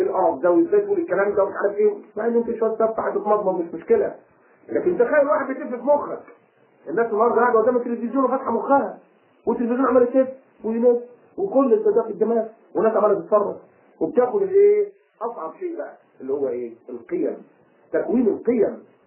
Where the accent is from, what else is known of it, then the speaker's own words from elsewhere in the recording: Egypt; وكل خمس ترغيفة عندنا في مصر بيبقى فيه 4 جنيه من امريكا بثلاث قمح.